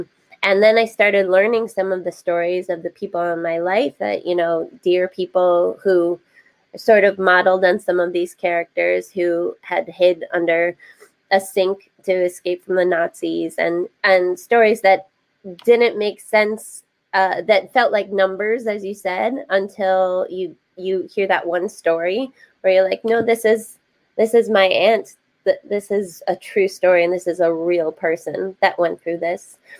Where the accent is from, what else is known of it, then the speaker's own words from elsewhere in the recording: New York, United States; I grew up in upstate New York, and one of the first ways that Paola and I connected was I had a single mom for most of my life.